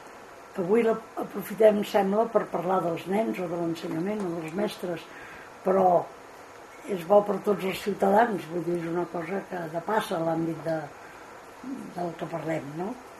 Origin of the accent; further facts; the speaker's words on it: Barcelona, Catalonia, Spain; now in Girona, Spain; quan vivia a Barcelona, jo soc de Barcelona, però fa 30 anys que visc a Girona